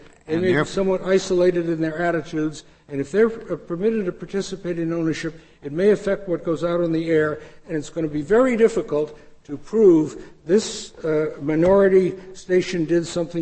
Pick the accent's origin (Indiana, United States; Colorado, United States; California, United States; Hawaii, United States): California, United States; I come from California, and California Orientals were not terribly well treated over a period of time.